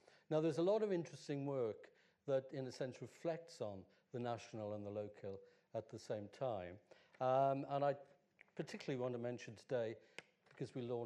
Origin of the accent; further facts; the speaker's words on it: Wales, United Kingdom; I was born in South Wales, in a mining village in South Wales. So my first experience of queer life was as an adolescent in the valleys.